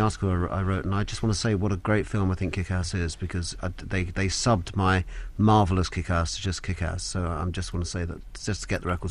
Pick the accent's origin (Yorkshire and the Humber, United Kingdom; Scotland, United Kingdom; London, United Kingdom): London, United Kingdom; Islington; I was brought up in Islington, and you know, my family, a lot of them worked in factories